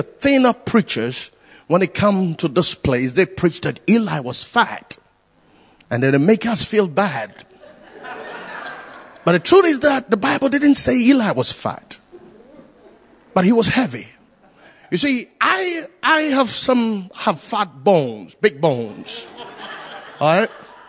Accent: England, United Kingdom; We are British. We are not loud people.

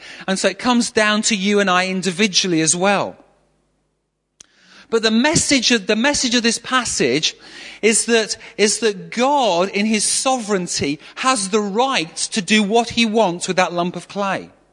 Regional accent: Manchester, North West England, United Kingdom; I come from Manchester, and we get a lot of rain in Manchester for some reason.

